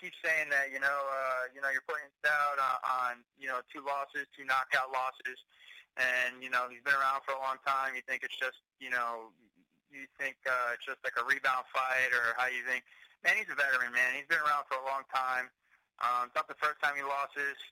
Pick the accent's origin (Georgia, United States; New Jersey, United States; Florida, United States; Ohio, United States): New Jersey, United States; Wallington; I'm originally from Wallington, New Jersey.